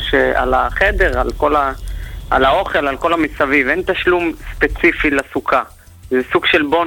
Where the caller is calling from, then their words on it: Bnei Brak, Tel Aviv District, Israel; בבני ברק.